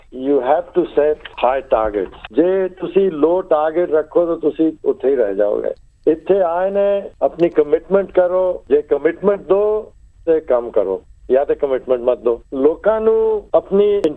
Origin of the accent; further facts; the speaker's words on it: Lucknow, Uttar Pradesh, India; born there; ਮੈਂ ਓਰਿਜਨਲੀ ਲਖਨਊ ਪੈਦਾ ਹੋਇਆ